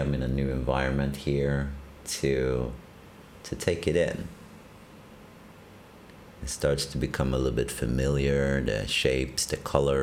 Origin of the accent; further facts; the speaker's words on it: Sweden; So I'm originally from Sweden